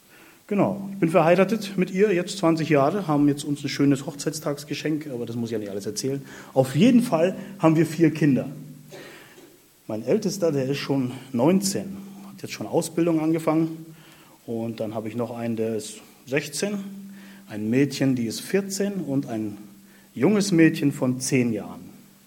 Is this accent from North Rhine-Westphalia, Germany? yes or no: no; Mecklenburg-Vorpommern, Germany; Ich komme ursprünglich aus Mecklenburg-Vorpommern, also bin ein Original-Ost.